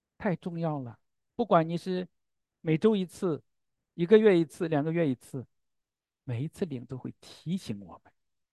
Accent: Henan, China; 我是河南人，你知道那个大烙馍吗？

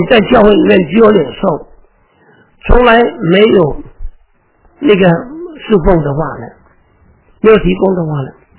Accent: Hong Kong; moved away; 你知道我那个我从香港过来的嘛，啊，我1964年就过来，我来了已经54年了

